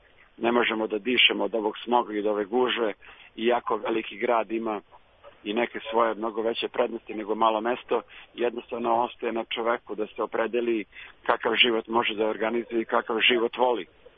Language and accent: Serbian; Vrnjačka Banja, Šumadija and Western Serbia, Serbia; also born or lived in Belgrade, Serbia; ja sam kao prvo iz Vrnjačke Banje, koje je malo mesto, živao sam skoro 10 godina u Beogradu